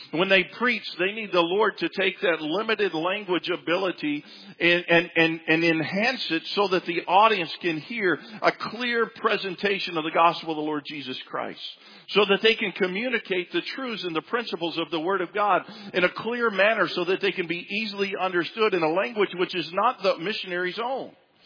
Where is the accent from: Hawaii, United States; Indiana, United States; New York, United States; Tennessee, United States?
Tennessee, United States; born there; You know, I was born in Tennessee, often known as the Bible Belt.